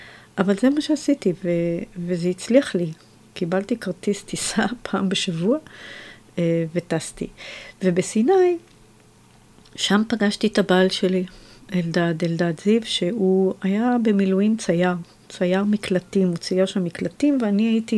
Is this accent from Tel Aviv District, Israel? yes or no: no; Jerusalem, Jerusalem District, Israel; אז אני גדלתי בירושלים. כשהייתי בת שנה, נולדתי בקטמון, עברנו לבית הקרם כשהייתי בת שנה.